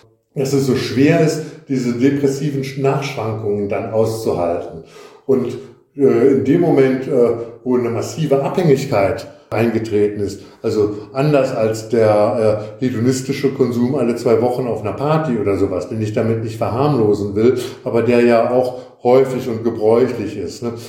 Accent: Verden an der Aller, Lower Saxony, Germany; now in Rhineland, Germany; ja, genau, ich komme aus Pferden an der Aller.

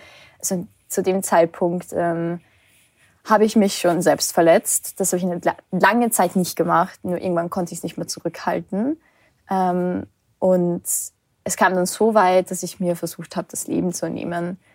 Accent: Lower Austria, Austria; Genau, ich komme aus dem Waldviertel.

